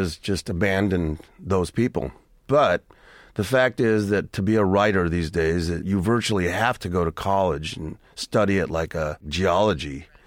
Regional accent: United States; I just think that's the sort of barrier reef of all Chicanos. We all go through this in varying forms of, it's just being Mexican-American

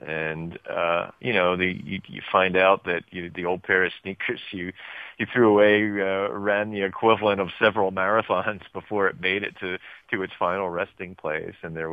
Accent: Philadelphia, Pennsylvania, United States; I grew up in Philadelphia, and we would put our wet waste, our food waste, into the separate bin in back of the house.

